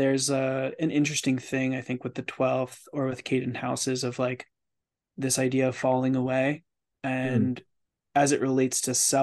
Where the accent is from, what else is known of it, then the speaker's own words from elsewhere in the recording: New York, United States; because I did move far away from where I was back to where I grew up in New York.